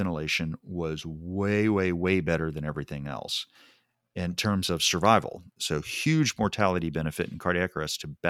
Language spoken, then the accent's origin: English; Texas, United States; it's a little odd that as a Texan, I can't screw that word up.